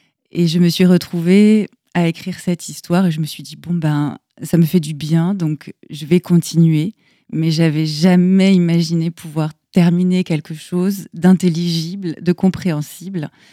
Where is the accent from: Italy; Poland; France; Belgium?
France; Brittany; born there; now in Angers, France; je suis une femme qui a passé la quarantaine. Je vis à Angers depuis plus de 10 ans maintenant. Je suis née en Bretagne, dans les Côtes d'Armor.